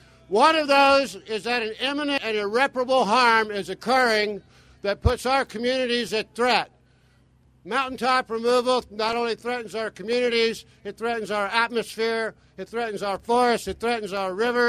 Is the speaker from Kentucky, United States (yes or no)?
yes; Louisville, Kentucky, United States; I'm from Louisville, Kentucky.